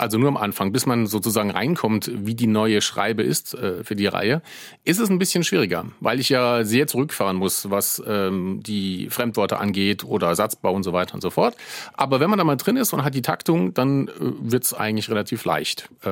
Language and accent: German; Homburg, Saarland, Germany; das seltsamerweise an meiner Heimatstadt Homburg angelehnt ist